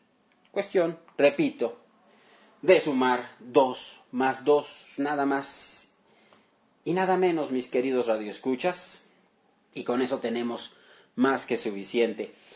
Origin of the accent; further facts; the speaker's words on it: Mexico; todos somos mexicanos.